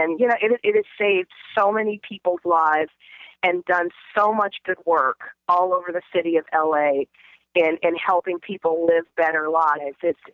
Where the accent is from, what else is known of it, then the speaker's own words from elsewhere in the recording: Memphis, Tennessee, United States; I grew up in Memphis, Tennessee, home of the blues, home of … home of a lot of great music and a great musical legacy, home of a lot of great food, great culture.